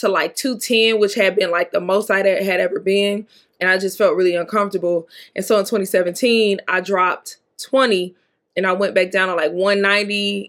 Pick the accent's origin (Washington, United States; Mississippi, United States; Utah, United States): Mississippi, United States; I am from Mississippi, down home cooking, southern fried everything, all of the above.